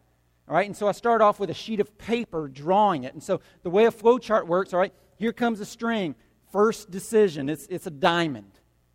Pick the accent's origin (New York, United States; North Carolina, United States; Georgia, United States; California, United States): Georgia, United States; Cartersville; one summer I did an internship at a company in my hometown of Cartersville, Georgia